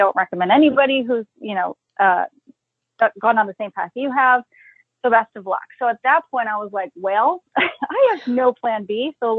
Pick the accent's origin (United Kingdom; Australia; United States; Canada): United States; Pennsylvania; So I grew up in Pennsylvania. I went to college in Delaware because I was like, nope, I'm done with this state. I need to get out of it.